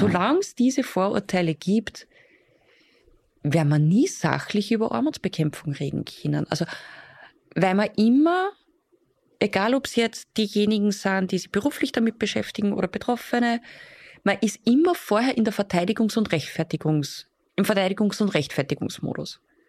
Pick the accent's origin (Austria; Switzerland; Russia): Austria; Upper Austria; Zumindest bei uns in Oberösterreich.